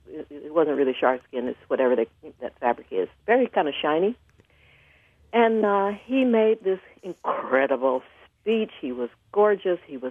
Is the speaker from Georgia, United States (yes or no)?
yes; Georgia, United States; I'm actually from Georgia, but I went to Mississippi because if I had gone to Georgia, my parents would have freaked out.